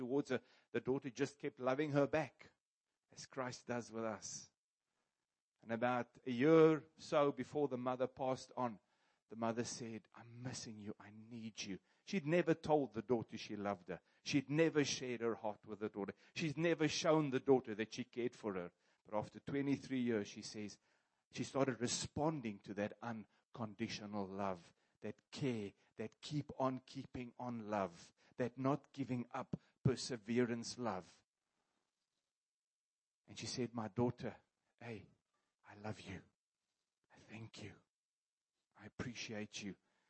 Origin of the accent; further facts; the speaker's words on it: Kroonstad, Free State, South Africa; I grew up in Kroonstad.